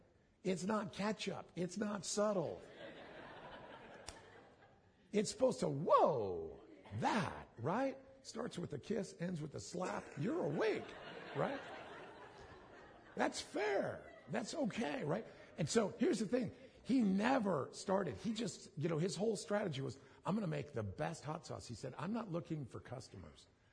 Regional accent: Arizona, United States; I grew up out here in Arizona, and I would tell you that I'm a bit of a hot sauce connoisseur.

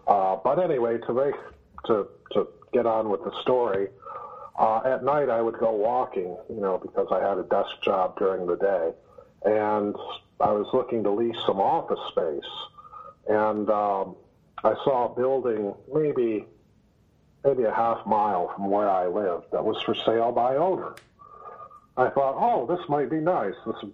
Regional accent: Detroit, Michigan, United States; moved away as an adult; also born or lived in Ohio / Texas; I was born and raised in Detroit up until through high school. And after high school, I went out to college, and then I went on to graduate school. And then, you know, I've lived in Ohio and Texas and all sorts of different places

